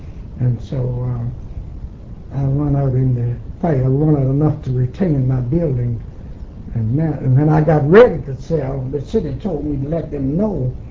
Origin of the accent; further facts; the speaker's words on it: United States; Well, I was born in the Vinegar Hill neighborhood. I was born at 333 West Main.